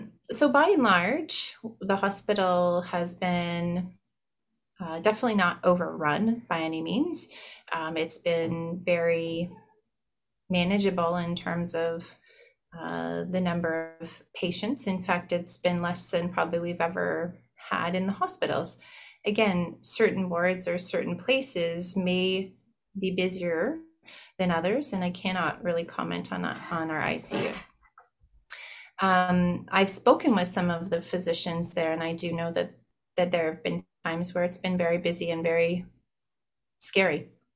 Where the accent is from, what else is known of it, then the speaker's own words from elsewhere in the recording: Barrie, Ontario, Canada; So I'm born and raised in Barrie, and my family and my husband's family are here, and we're raising our family here too.